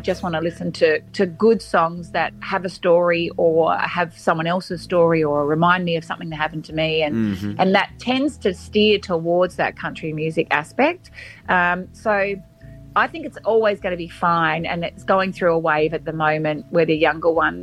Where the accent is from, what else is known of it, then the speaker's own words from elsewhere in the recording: Corny Point, South Australia, Australia; I'm from South Australia, about 3 hours out of Adelaide on the coast in a little town called Corny Point.